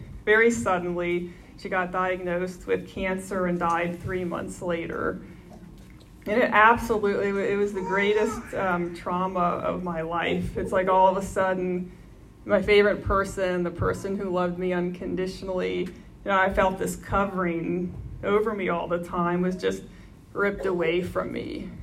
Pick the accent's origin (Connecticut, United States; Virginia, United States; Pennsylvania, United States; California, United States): Virginia, United States; McLean; I grew up here in McLean, and actually when I go for a run a few times a week, the neighborhood I grew up in is right across the street.